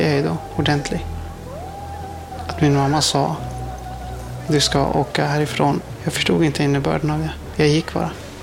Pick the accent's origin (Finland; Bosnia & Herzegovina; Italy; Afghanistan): Afghanistan; now in Sweden; När jag blundar och tänker liksom, då ser jag byn där vi växte upp.